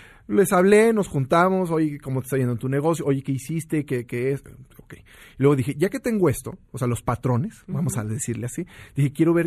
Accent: Río Verde, Mexico; la culpa es de que yo crecí en Río Verde.

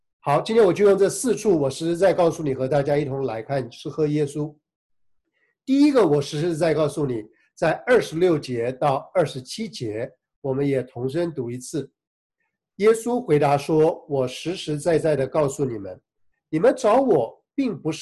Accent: China; 那我们中国人常说民以食为天

